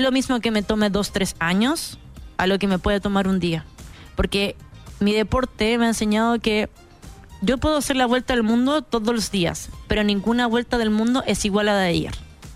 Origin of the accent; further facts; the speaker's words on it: Chile; como chileno, igual somos muy privilegiados en cosas de pasaporte